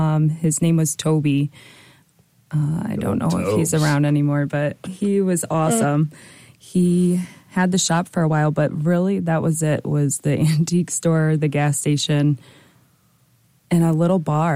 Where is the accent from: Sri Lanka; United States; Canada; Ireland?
United States; Cooperstown, New York; born there; I was born in Cooperstown, New York.